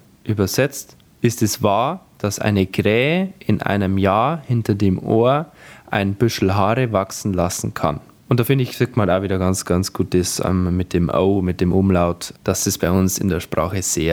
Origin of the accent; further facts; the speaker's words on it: Bavaria, Germany; accent: Upper Palatinate dialect; ich bin echt ziemlich stolz darauf, dass ich aus der Oberpfalz komme, vor allem auf unseren Dialekt, weil er eben eine sehr besondere Stellung innerhalb Bayerns hat, eben weil er zu den sehr unverständlichen Dialekten bei uns gehört.